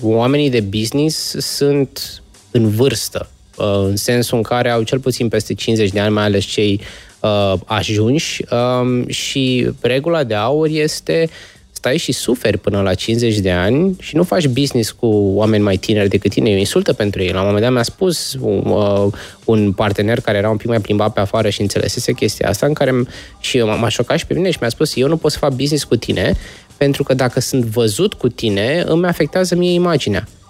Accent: Romania; România, evident.

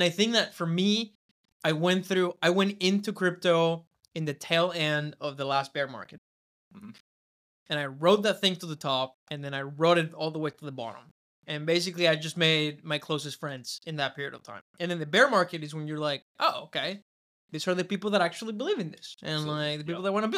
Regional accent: Austin, Texas, United States; also born or lived in San Antonio / California; finished high school in Austin. So I don't want to say I'm a transplant from California because I was first in Texas and then went to California

